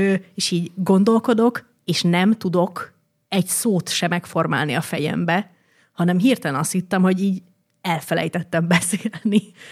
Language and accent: Hungarian; Hungary; Hogy egyszer elfelejtettem, hogy magyar vagyok.